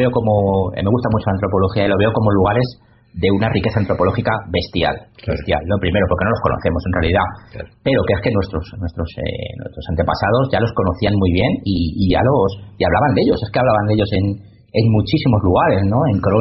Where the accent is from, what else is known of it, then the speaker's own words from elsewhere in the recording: Castilla-La Mancha, Spain; yo que soy de La Mancha lo conozco muy bien todo esto